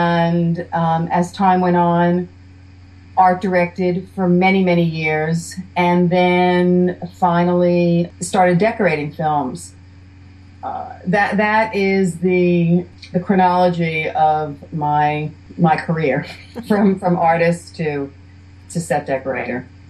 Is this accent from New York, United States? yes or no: yes; New York, United States; I grew up in New York and studied art, painting, printmaking, and then went on to stage design, theater arts.